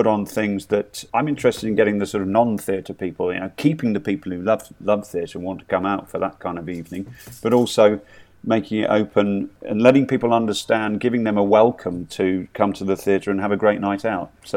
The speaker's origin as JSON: {"language": "English", "town": "Birmingham", "region": "West Midlands", "country": "United Kingdom", "tie": "born or raised there", "also_born_or_lived": "Lincolnshire", "said": "I was born in Lincolnshire and then we moved back. So I sort of grew up my primary school years in the suburbs, actually, of Birmingham. So, but I've still got a lot of, from my mum's side, a lot of family around Birmingham, the city, and just outside it."}